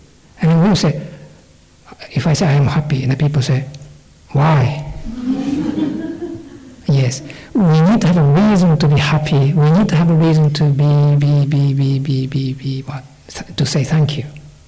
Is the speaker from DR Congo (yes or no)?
no; Japan; accent: Japanese; English is a second language; I have a strong Japanese accent. Thank you for putting me with my accent